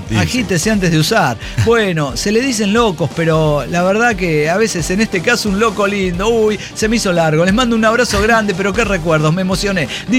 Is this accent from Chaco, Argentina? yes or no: yes; Villa Ángela, Chaco, Argentina; De Villa Ángela, estamos, de mi pueblo natal.